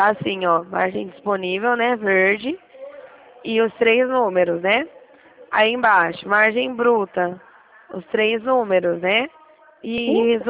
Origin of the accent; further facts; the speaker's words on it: Dracena, São Paulo, Brazil; Eu sou de Dracena.